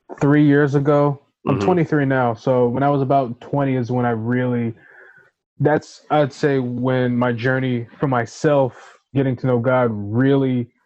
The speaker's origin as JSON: {"language": "English", "town": "Orlando", "region": "Florida", "country": "United States", "tie": "born or raised there"}